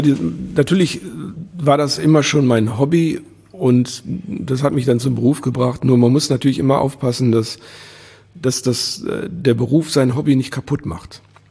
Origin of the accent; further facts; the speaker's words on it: Wuppertal, North Rhine-Westphalia, Germany; born there; ich bin in Elberfeld geboren. Das war 70er Jahre, alles relativ alternativ.